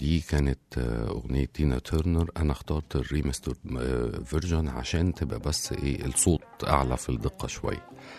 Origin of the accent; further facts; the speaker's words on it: Egypt; وكنا إحنا كمصريين